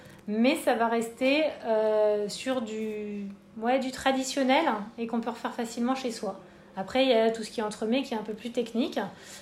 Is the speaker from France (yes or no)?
yes; Paris, Île-de-France, France; now in Bordeaux, France; J'ai sauté le pas en venant vivre à Bordeaux, donc je suis parisienne d'origine.